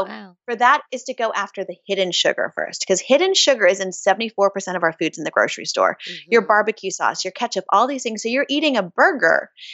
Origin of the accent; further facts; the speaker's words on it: Chattanooga, Tennessee, United States; also born or lived in Boston; No, I'm from Chattanooga, Tennessee. But I spent a lot of time in Boston.